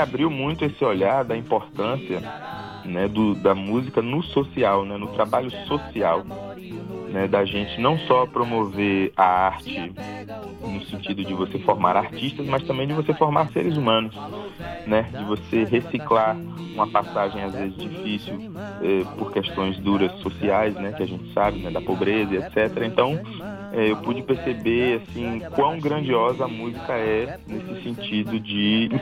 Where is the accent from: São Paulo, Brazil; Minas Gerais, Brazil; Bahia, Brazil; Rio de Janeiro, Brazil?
Bahia, Brazil; Irará; Eu venho de Irará, que é uma cidade do interior da Bahia, em que a música popular e a cultura popular do Nordeste é muito forte